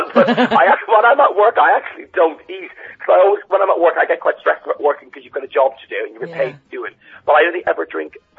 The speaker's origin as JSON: {"language": "English", "country": "Ireland", "said": "And being Irish and being number one was quite great as well."}